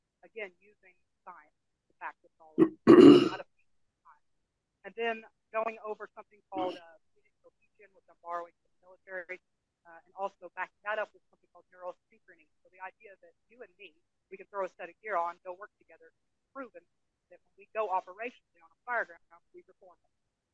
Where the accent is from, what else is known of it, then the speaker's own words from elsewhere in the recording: Chattanooga, Tennessee, United States; I'm from Chattanooga, Tennessee.